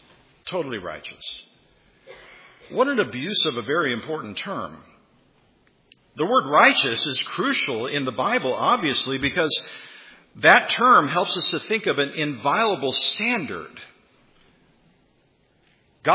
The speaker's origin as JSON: {"language": "English", "region": "California", "country": "United States", "tie": "born or raised there", "accent": "valley speech", "lives_now": "England", "said": "I was raised in California, and we had a dialect, kind of a slang language that kids would use, and we called it a valley speech."}